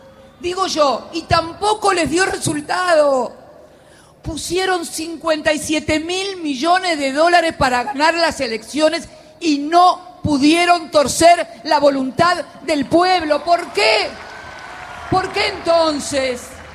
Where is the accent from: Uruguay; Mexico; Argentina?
Argentina; todos unidos como argentinos de bien